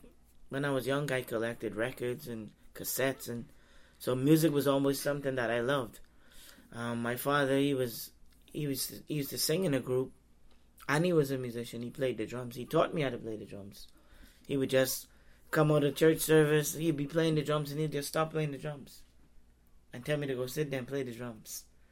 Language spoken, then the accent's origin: English; Bahamas; I'm from the Bahamas, actually.